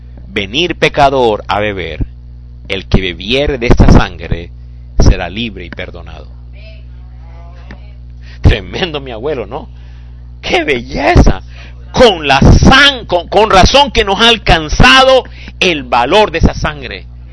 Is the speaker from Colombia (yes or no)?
yes; Colombia; los que somos de Colombia, en Colombia había los lugares de las compras y ventas.